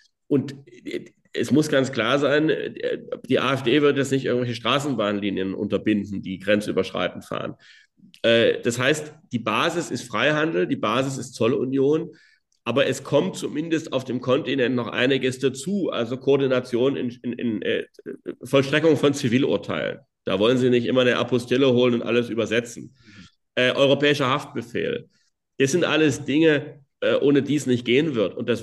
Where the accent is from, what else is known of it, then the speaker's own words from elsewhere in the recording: Germany; Und eben als Teil einer Familie und als Deutscher. Verwurzelt in dem, was ich ererbt habe